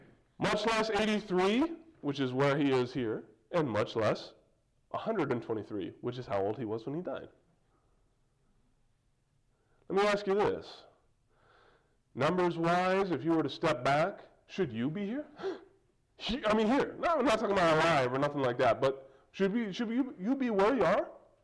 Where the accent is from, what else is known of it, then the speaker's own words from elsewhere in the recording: Billings, Montana, United States; I'm from Billings. How many people from Billings are King James only independent Baptists?